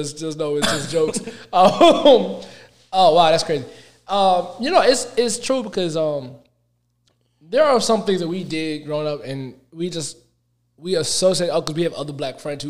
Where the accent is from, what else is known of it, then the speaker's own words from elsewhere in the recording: Florida, United States; also born or lived in Texas; I'm partially raised in Florida / Texas.